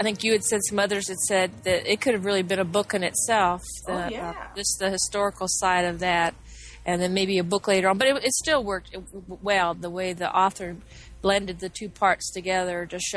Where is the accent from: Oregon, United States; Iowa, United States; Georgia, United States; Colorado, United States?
Georgia, United States; Atlanta; from the Atlanta area.